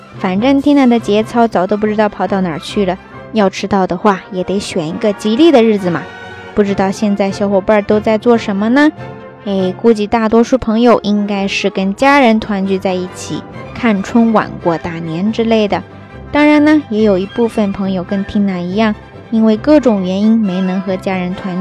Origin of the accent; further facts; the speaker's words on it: China; Japanese is a second language; 今日こそ、私たち中国人にとって新しい一年のスタートとなりますが